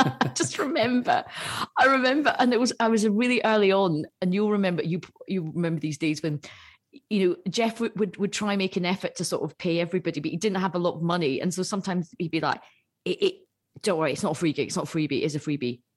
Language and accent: English; Glasgow, Scotland, United Kingdom; I'm from Glasgow.